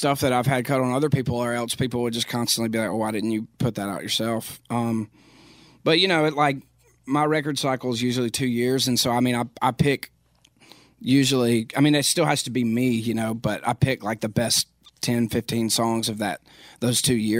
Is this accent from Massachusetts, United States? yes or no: no; Philadelphia, Pennsylvania, United States; but I loved my hometown, and a lot of people, most people in Philadelphia love Philadelphia.